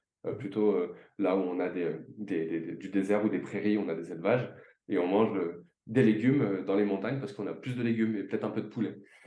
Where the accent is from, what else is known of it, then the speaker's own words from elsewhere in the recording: Paris, Île-de-France, France; born there; Et après, il y a ma mère qui se marie avec mon père, qui arrive en France, et moi, je suis né à Paris.